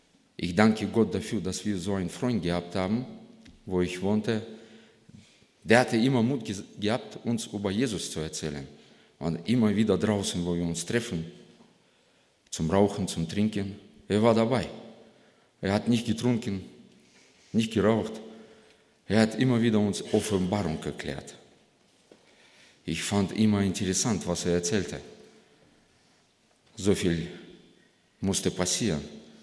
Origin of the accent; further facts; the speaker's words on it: Karaganda, Karaganda Region, Kazakhstan; Ich komme aus Kasachstan, Stadt Karaganda.